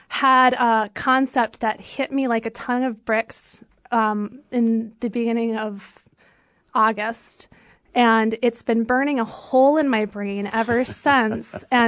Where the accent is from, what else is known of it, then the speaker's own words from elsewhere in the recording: Park Rapids, Minnesota, United States; I grew up in Park Rapids, Minnesota. I grew up in a lower class. There were five of us.